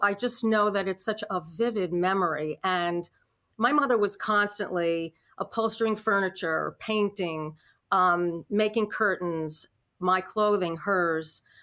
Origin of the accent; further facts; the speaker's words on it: Peekskill, New York, United States; So I loved the area. It's the Hudson River Valley in the lower Adirondack Catskill Mountains.